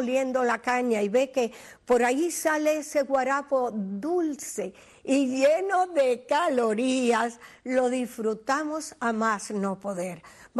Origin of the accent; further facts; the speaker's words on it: Cuba; nosotros los cubanos seguimos nuestras tradiciones.